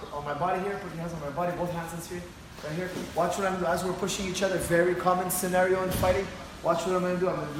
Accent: Montreal, Quebec, Canada; My parents are from Lebanon. I'm born and raised in Montreal.

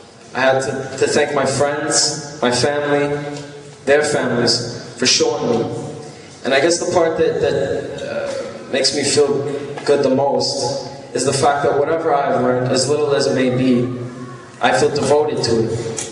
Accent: Canada; My mother is Christian. My father is Muslim. I grew up here in Canada. My background is Kuwaiti.

